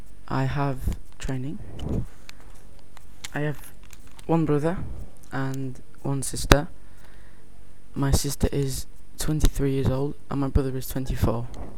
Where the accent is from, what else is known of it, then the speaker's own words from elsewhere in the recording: England, United Kingdom; now in Gordon, France; am 13 years old. I live in Gordon. I am English. I moved to France with my dad because my parents are divorced.